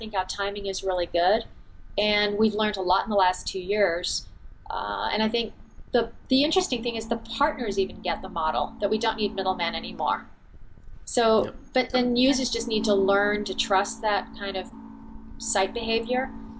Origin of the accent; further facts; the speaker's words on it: Australia; I'm Australian